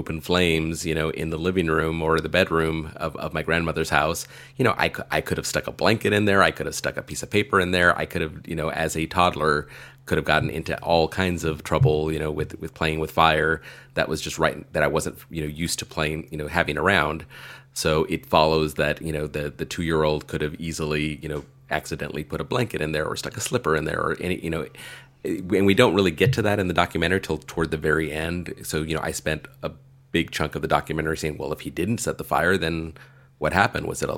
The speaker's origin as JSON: {"language": "English", "region": "Texas", "country": "United States", "tie": "born or raised there", "said": "I grew up in South Texas where the winters are so mild that really we don't have good ways of dealing with cold weather."}